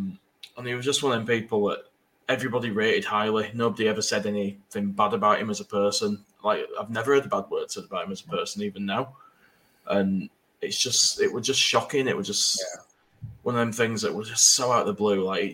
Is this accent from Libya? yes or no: no; Leeds, Yorkshire and the Humber, United Kingdom; I grew up in Leeds because that's where I'm from, like